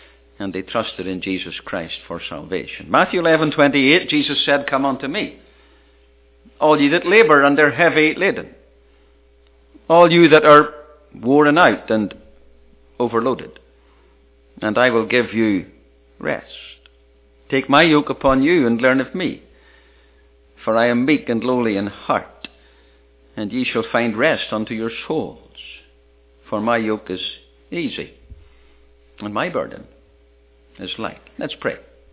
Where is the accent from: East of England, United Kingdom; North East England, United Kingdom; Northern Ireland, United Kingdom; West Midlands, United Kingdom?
Northern Ireland, United Kingdom; Ballymena; his mother paid for him to have an apprenticeship in the town, Ballymena, my hometown.